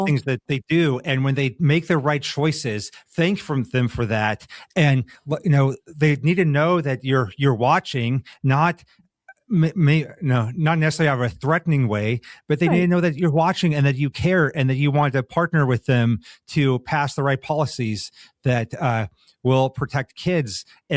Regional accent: Nebraska, United States; But I come from Nebraska, a much more rural place

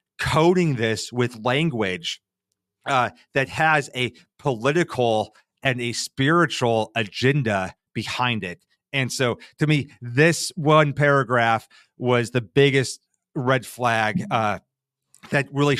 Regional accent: Nebraska, United States; You know, I grew up farm in Nebraska

